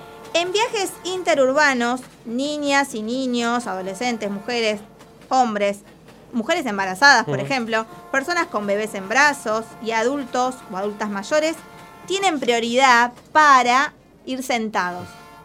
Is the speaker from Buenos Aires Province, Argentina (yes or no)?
yes; Zárate, Buenos Aires Province, Argentina; born there; En la ciudad donde yo vivo, vivía, que nací en Zárate, tenemos una estación de tren.